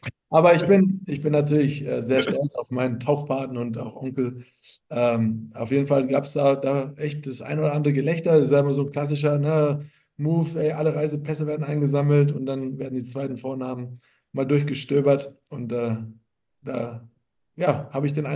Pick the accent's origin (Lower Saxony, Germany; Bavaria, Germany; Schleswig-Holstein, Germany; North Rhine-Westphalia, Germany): Bavaria, Germany; Rattelsdorf; Die gab es bei uns in Rattelsdorf.